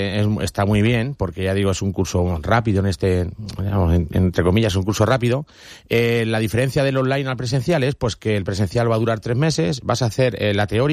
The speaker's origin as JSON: {"language": "Spanish", "town": "Benidorm", "region": "Valencian Community", "country": "Spain", "said": "somos de aquí de Benidorm"}